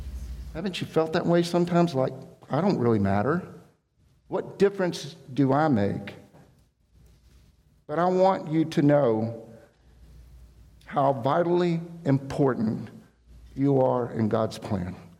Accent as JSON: {"language": "English", "town": "Texas City", "region": "Texas", "country": "United States", "tie": "born or raised there", "said": "I grew up in Texas City, and if you know anything about Texas City, it's flat."}